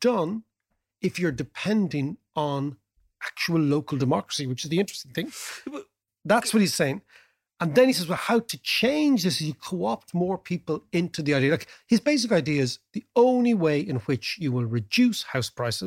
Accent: Dublin, Leinster, Ireland; in Dublin, let's say, because we're from Dublin, 1 million people.

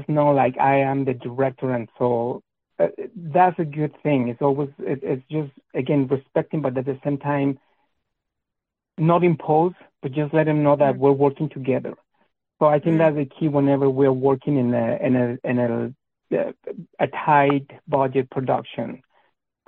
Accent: Mexico City, Mexico; English is a second language; I was born and raised in Mexico City, the south part of Mexico City, and I have to say that I'm very happy. I mean, I'm extremely proud to be a capitalino, which is someone from the capital of the country.

